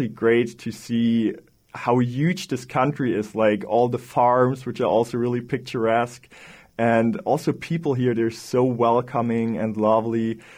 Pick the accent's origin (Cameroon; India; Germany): Germany; because we're from Germany. We're not from the United States. We can't vote here.